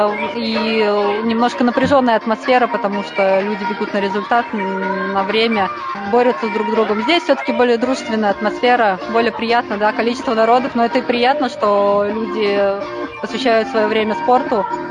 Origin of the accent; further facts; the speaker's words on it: Voskresensk, Moscow Oblast, Russia; Я из Воскресенска.